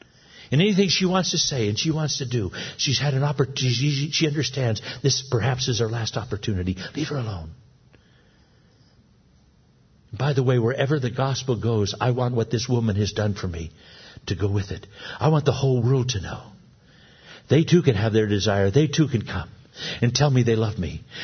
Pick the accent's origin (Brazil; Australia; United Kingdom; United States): United Kingdom; Scotland; Now me, I'm a Scotsman.